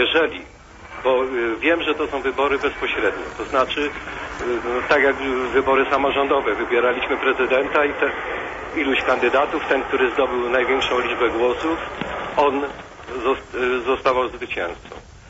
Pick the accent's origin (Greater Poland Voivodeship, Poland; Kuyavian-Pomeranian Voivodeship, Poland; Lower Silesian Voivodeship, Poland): Lower Silesian Voivodeship, Poland; Wrocław; Ja akurat jestem z Wrocławia i nie mam problemu.